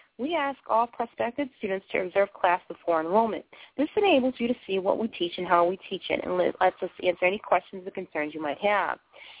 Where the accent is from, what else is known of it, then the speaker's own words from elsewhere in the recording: Boston, Massachusetts, United States; accent: Bostonian; I know I kind of talk funny and I kind of, you know, pack everything with my Bostonian accent